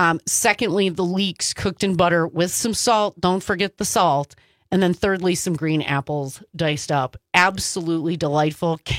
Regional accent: Wisconsin, United States; Because I'm from Wisconsin, y'all, and we want like half the plate is going to be stuffing.

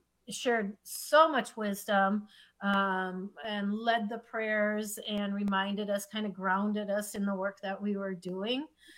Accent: Minnesota, United States; I grew up right on the Mississippi River, about 80 miles north of the Twin Cities

